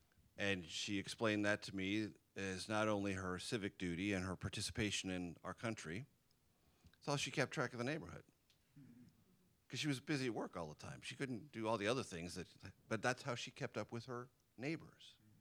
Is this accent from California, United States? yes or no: yes; San Diego, California, United States; I grew up in San Diego, California.